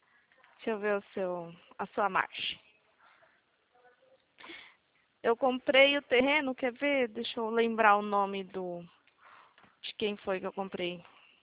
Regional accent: Atibaia, São Paulo, Brazil; Eu sou daqui de Atibaia.

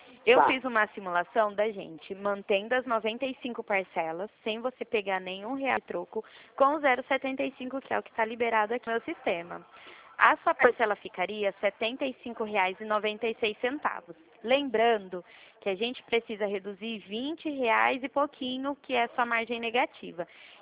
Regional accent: Presidente Prudente, São Paulo, Brazil; Eu sou de Presidente Prudente.

